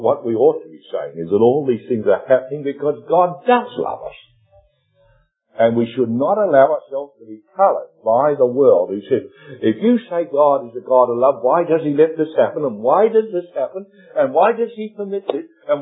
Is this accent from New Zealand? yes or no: yes; New Zealand; instead of saying, as so often they said, as New Zealanders do, that I came from New Zealand